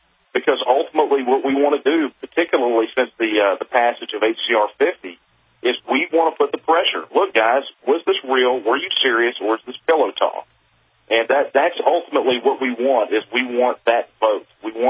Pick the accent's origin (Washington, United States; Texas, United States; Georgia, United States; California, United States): Texas, United States; I'm Texas born and raised. You know, I had a family that fought at San Jacinto. You know, so we are Texan through and through, raised as a Texan, blue collar parents.